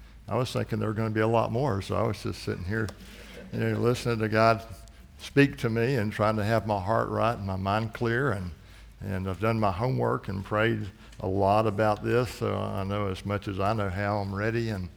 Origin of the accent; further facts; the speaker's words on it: Florida, United States; also born or lived in Texas; growing up in Florida, then spending 3 years in Texas at Southwestern, where the terrain is much like it is here, pine trees and flat.